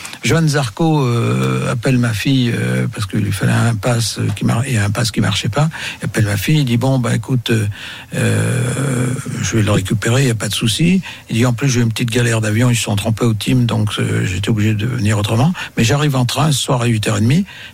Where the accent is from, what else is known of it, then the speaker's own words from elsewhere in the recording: Auvergne-Rhône-Alpes, France; c'est normal, je suis auvergnat, donc c'est pas gênant, on est éduqué pour ça